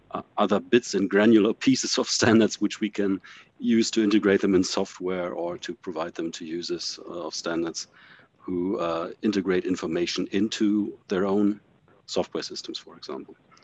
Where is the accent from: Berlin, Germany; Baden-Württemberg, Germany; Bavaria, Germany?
Berlin, Germany; English is a second language; I'm from Berlin, Germany. So please excuse my rather modest command of English.